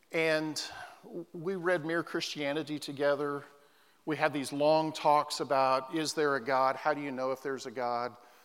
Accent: Oregon, United States; As Doug said, we're both from Oregon. I grew up in the only Southern Baptist church for 100 miles in any direction.

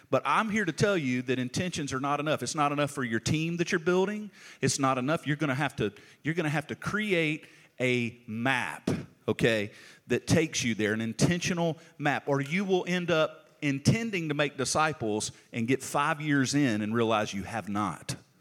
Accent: Alabama, United States; So I'm from South Alabama. That's south, okay? Way south. As south as you can get, because if you walk far from my house, you go into the Gulf of Mexico, okay?

